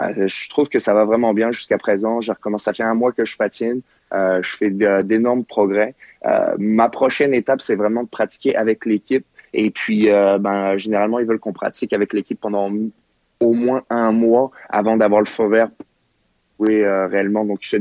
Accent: France; La France, c'est là où j'ai grandi.

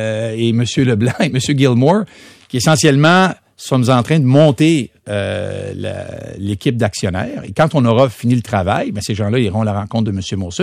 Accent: Montreal, Quebec, Canada; On est de Montréal.

